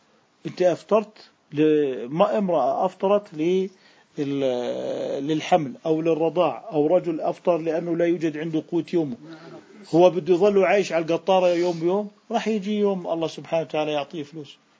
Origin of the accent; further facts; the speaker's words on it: Algeria; واللي حطينا إحنا التوقيتات إحنا اللي من الجزائر